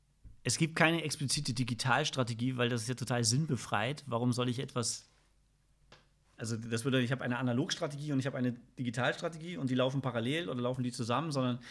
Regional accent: Northern Germany, Germany; da passen wir als Norddeutsche auch, glaube ich, so ganz gut hin

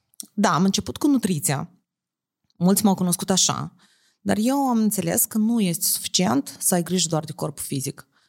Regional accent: Romania; moved away as an adult; now in France; Vai, câțiva ani în urmă eram plecam din România spre Franța. Da, vreo 7 ani în urmă.

